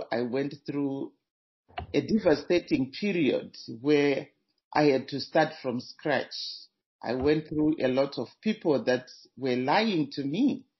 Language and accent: English; Zimbabwe; now in Canada; Originally, I'm from Zimbabwe, but now I'm living here in Canada.